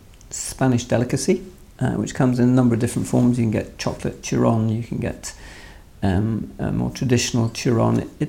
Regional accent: Uganda; also born or lived in Zimbabwe; now in United Kingdom; I grew up in Uganda. I visited Uganda many times. I've lived in Zimbabwe.

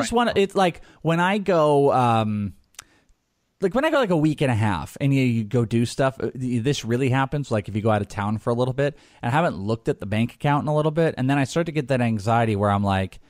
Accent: Wales, United Kingdom; I'm Welsh.

